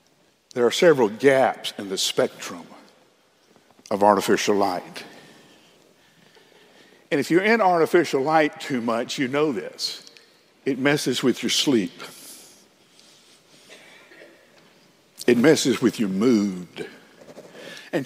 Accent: Huntsville, Alabama, United States; When I was a kid in Huntsville, Alabama, growing up in Rocket City, space was important to us.

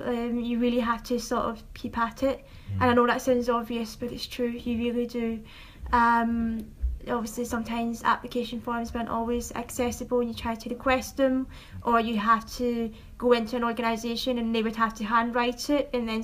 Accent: Glasgow, Scotland, United Kingdom; I'm 26 years old and I'm actually from Glasgow.

